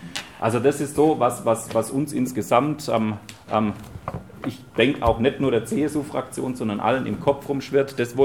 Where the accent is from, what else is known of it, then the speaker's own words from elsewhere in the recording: Würzburg, Bavaria, Germany; da unterstreiche ich vielleicht als Würzburger